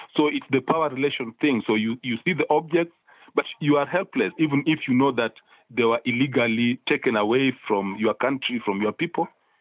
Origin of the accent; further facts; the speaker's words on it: Kenya; but me as a Kenyan